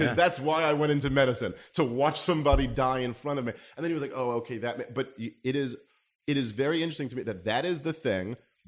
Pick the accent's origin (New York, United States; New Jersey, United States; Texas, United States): New York, United States; Brooklyn; when I was a kid growing up in Brooklyn